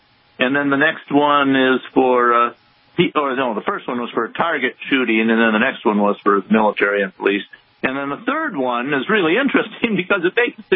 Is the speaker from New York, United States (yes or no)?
no; Wisconsin, United States; I grew up in Wisconsin, so I've been interested in Wisconsin law.